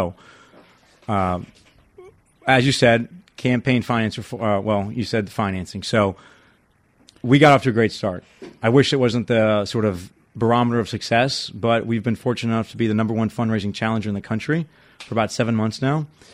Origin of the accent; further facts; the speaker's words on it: Florida, United States; Well, like I said, I'm from the Keys, and I'm sure you remember when that oil spill happened.